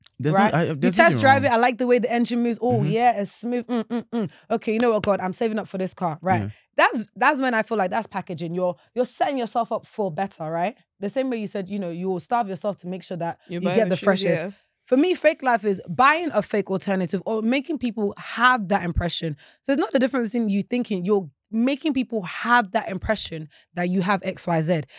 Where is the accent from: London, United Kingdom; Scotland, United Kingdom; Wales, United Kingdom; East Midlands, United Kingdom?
London, United Kingdom; You know, I grew up in the London.